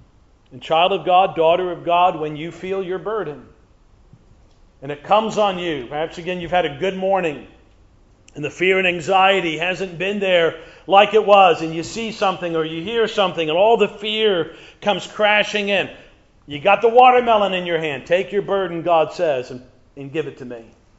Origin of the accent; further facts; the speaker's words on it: United States; Now, because I'm from America and we like to brag that everything's bigger, we got watermelons this big in America.